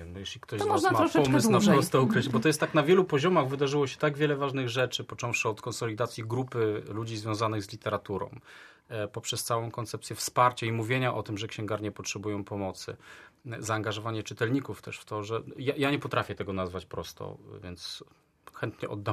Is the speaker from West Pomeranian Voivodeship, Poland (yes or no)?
yes; Złocieniec, West Pomeranian Voivodeship, Poland; moje dzieciństwo spędziłem w bibliotece po prostu. Więc dla mnie biblioteka lokalna złocieniecka